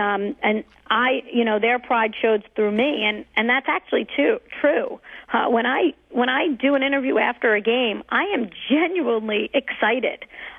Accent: New York, United States; I'm a New Yorker. You know, we don't know anything about rodeo.

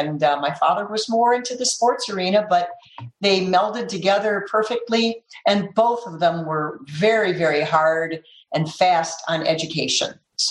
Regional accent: Detroit, Michigan, United States; I grew up in Detroit. My father was a firefighter. My mother was a homemaker.

